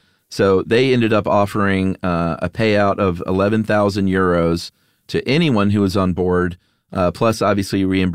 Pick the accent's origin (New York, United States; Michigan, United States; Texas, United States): Michigan, United States; Hey, guys … I'm a physician from Michigan who's been listening for many years.